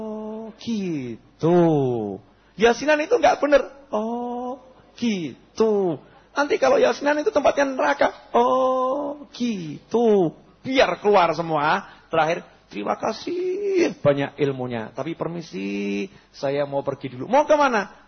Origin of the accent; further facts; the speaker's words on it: Java, Indonesia; Ini kita orang Jawa ya begini ini, udah ini memang warisan leluhur ini.